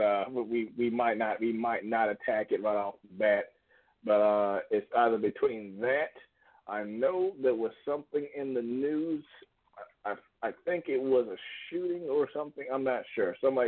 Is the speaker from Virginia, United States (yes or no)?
yes; Virginia Beach, Virginia, United States; Virginia Beach, Virginia, man.